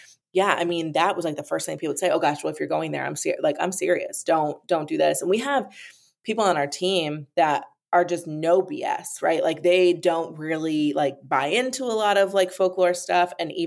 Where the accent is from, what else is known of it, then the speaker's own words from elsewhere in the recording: New York, United States; So I grew up in New York. Very liberal, very, you know, everyone do their own thing. I live in the Bible Belt now.